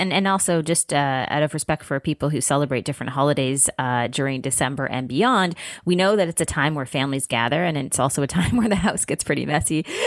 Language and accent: English; Canada; we are Canadian, so we understand layers intimately during the cold weather months.